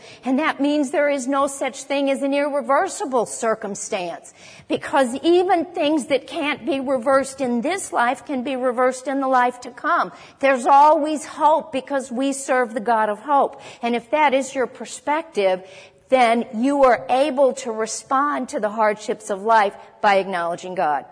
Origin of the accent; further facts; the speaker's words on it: Ireland; Yeah, I'm Irish, so.